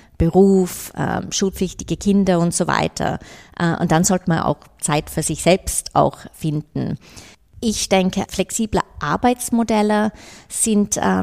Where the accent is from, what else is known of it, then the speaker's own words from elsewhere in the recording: Australia; Und das habe ich auch als Australierin auch lernen müssen. Wir sind da viel, viel direkter.